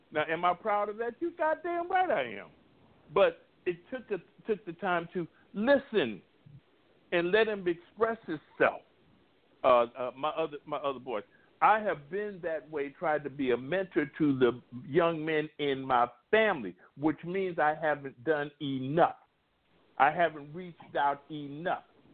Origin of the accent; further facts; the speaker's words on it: Compton, California, United States; I'm straight out of Compton, bro. Okay? I mean, I'm sorry that Compton, my hometown got ended up with a reputation like that. But I mean, elementary, junior high school, junior college, and senior college, which I didn't complete, all in Compton.